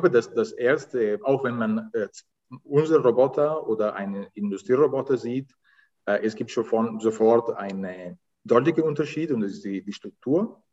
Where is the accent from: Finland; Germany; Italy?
Italy; ich weiß, als Italiener muss ich immer schmunzeln